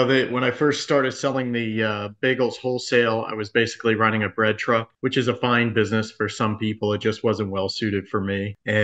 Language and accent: English; East Coast, United States; now in San Diego, United States; I was born and raised on the East Coast, and in my neighborhood here in San Diego, I didn't have a good bagel shop.